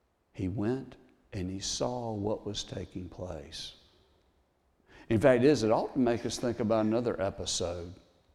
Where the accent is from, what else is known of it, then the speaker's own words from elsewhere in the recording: Thomasville, Georgia, United States; we grew up in Thomasville and quite often go to Tallahassee to go out and eat or whatever.